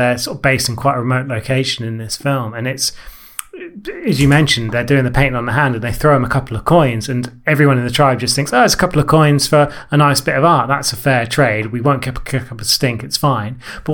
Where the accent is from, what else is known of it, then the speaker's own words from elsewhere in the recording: United Kingdom; And being a British podcast with three British men, it's quite sobering to see this and think, oh yeah, that's part of our heritage.